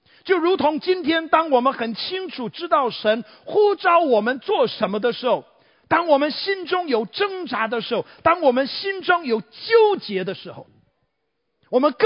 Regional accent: Taiwan; accent: Taiwanese; 我相信大部分人的听我的口音大概都知道我的口音有浓厚的台湾腔。我是在台湾土生土长的 Made in Taiwan MIT。

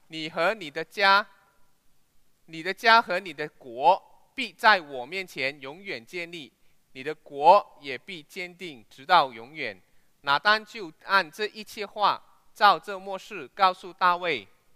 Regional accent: Guangdong, China; 我们广东人可以拜年拜到初十五

